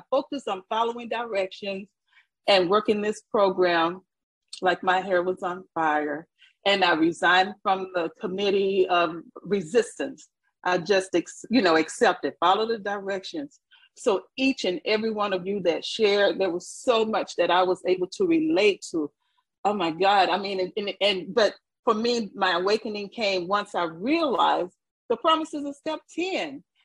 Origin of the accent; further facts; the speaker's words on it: Atlanta, Georgia, United States; I'm from Metro Atlanta, Georgia, and I've been in program for about 41 years.